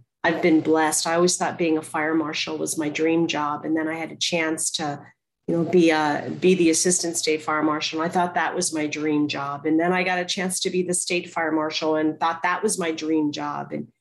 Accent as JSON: {"language": "English", "region": "Pennsylvania", "country": "United States", "tie": "born or raised there", "said": "So I'm actually a mid-Atlantic girl, born and raised in Pennsylvania."}